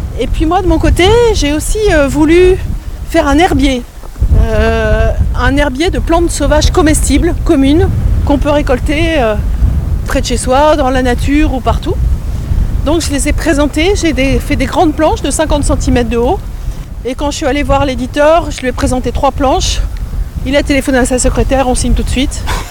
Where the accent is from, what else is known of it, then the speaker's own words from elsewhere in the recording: Mont-Saint-Michel, Normandy, France; also born or lived in Brittany; now in Charente-Maritime, France; Ouais, je suis normande.